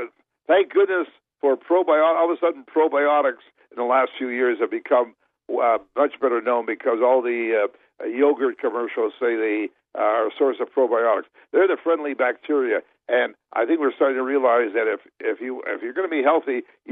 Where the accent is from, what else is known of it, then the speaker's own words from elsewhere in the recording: Canada; I grew up in Canada, pretty cold climate.